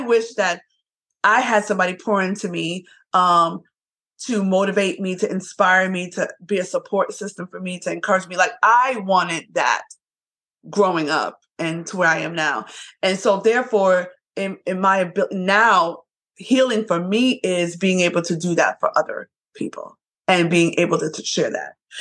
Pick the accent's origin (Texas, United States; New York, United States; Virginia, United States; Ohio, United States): New York, United States; And first of all, I'm from Brooklyn, New York. So that's growing up in New York is like one of the fashion capitals of the world.